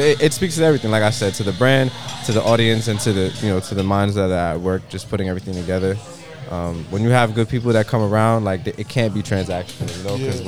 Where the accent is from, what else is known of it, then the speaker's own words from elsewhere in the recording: New York, United States; I'll preface it that I'm from Rockham, so whatever. Being from New York to me, I mean, it means a lot.